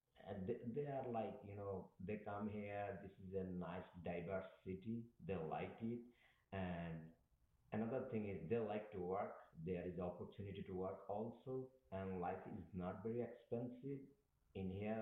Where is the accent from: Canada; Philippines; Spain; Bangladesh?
Bangladesh; now in Hudson, United States; Honestly, I came from Bangladesh to JFK, from JFK to Hudson, and I'm still in Hudson.